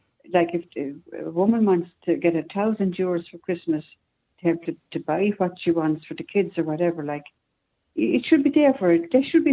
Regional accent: Munster, Ireland; I'm from the Kerry area, so I wouldn't be Hector Gray at all.

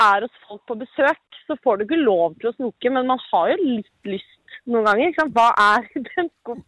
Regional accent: near the Swedish border, Norway; Jeg er fra mot svenskegrensa.

